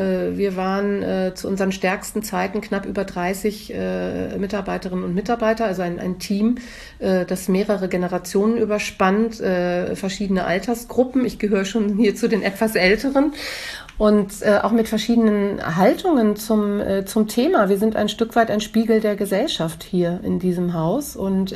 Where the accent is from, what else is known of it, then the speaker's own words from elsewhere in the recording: Hamburg area, Germany; Heimat ist für mich ganz persönlich der Ort, an dem ich geboren bin. Das ist in der Nähe von Hamburg, wo meine Eltern leben, wo meine Vorfahren auf den Friedhöfen liegen, das ist meine Heimat.